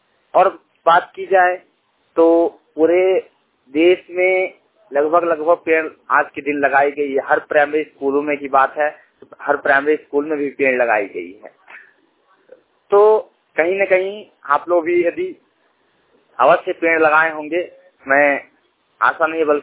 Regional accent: Uttar Pradesh, India; उत्तर प्रदेश में, जहां कुशीनगर जिले में मेरे गांव में

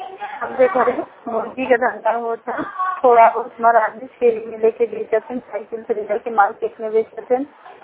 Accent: Varanasi, Uttar Pradesh, India; मैं वाराणसी की रहने वाली हूँ।

